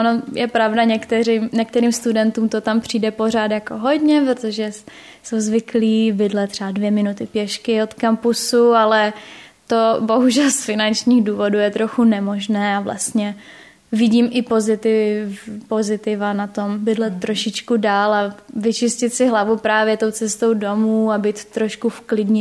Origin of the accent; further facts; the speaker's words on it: Šenov, Moravian-Silesian Region, Czechia; moved away; pořád je pro mě Šenov, moje rodná vesnice, jako domovem